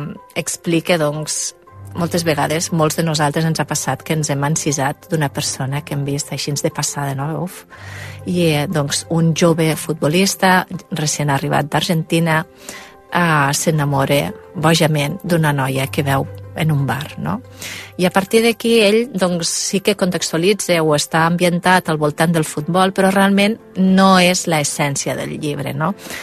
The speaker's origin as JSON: {"language": "Catalan", "town": "Lleida", "region": "Catalonia", "country": "Spain", "said": "Nosaltres som de Lleida, Padrines és la paraula típica lleidatana, sí."}